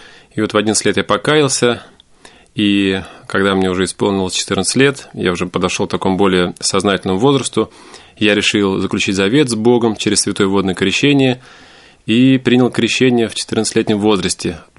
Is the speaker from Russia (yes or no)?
yes; Krasnoyarsk Krai, Russia; born there; у меня до сих пор вот в свидетельстве о рождении написано место рождения, и даже в паспорте это Красноярский край, Кежемский район. Вот поэтому как бы я сам сибиряк.